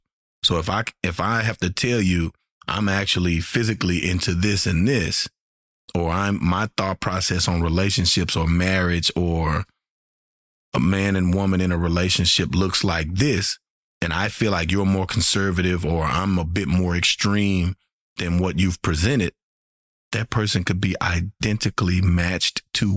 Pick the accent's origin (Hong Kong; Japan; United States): United States; Shreveport, Louisiana; No, Louisiana, perhaps. I'm from Shreveport, Louisiana.